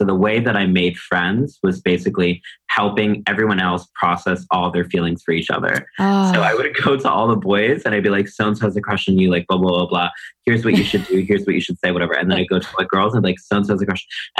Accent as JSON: {"language": "English", "region": "Texas", "country": "United States", "tie": "born or raised there", "said": "growing up in Texas, every time I displayed myself"}